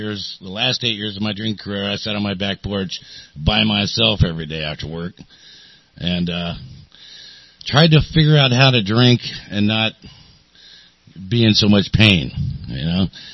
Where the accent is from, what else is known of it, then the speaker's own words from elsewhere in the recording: San Diego, California, United States; Yeah, I'm from San Diego. I grew up here most of my life. There's about 5 years that I wasn't here in other states.